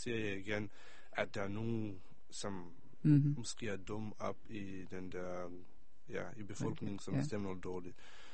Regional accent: Israel; Danish is a second language; jeg er fra Israel

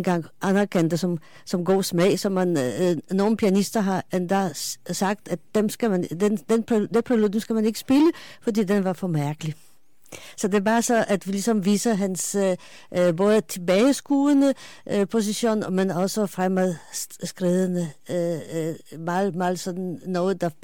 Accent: Poland; moved away; For dem Chopin har jeg haft nok af som barn og som ung i Polen. Men det er faktisk nu, når man bliver lidt ældre, så begynder man at gribe tilbage til det, man stammer fra.

